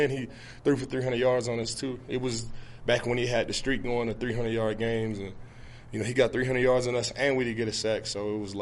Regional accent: United States; I'm American. I'm with it. I'm going to ride with it.

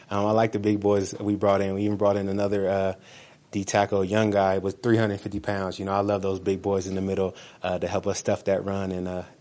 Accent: California, United States; You know, he's from Vegas, I'm from California, and, you know, those two states are so close together

